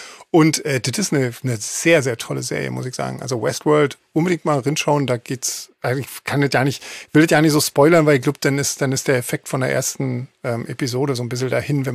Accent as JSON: {"language": "German", "region": "East Germany", "country": "Germany", "said": "Nein, wir sind aus der DDR."}